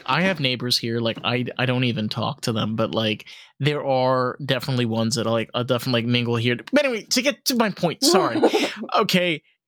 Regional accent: New York, United States; I remember even as a kid growing up in New York, we used to have grasshoppers around like July and August.

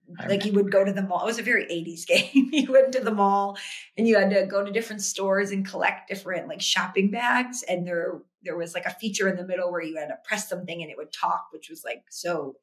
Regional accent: Ohio, United States; I grew up in Ohio and they were a big band back then.

